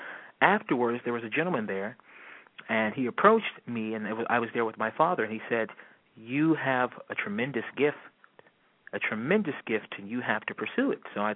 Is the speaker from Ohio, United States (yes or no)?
yes; Youngstown, Ohio, United States; I'm from Youngstown, Ohio, and the school was called Youngstown State University.